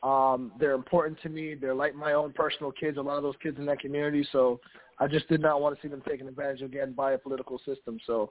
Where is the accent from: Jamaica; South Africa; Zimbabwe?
Jamaica; now in United States; especially as an African-American, especially a Caribbean, of Caribbean descent, I'm from Jamaica. You know, I came in this country and I fought for every inch of everything that I've gotten.